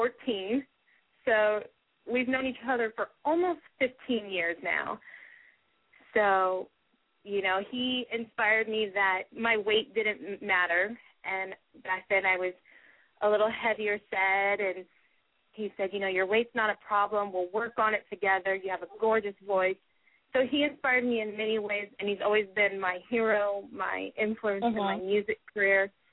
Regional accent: California, United States; now in Orlando, United States; I'm originally from California, and I reside in Orlando, Florida now.

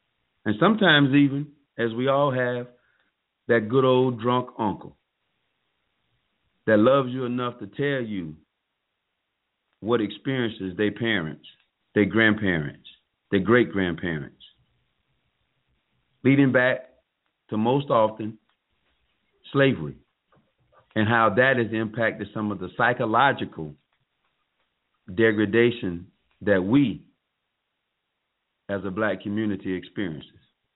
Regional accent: South Carolina, United States; The last state to observe the holiday is my home state of South Carolina.

